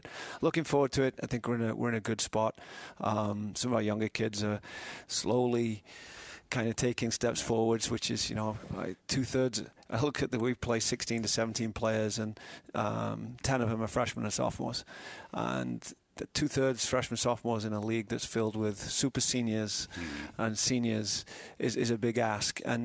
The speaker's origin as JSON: {"language": "English", "region": "England", "country": "United Kingdom", "said": "I'm the only guy, as an Englishman sitting in Nashville's airport listening to this song"}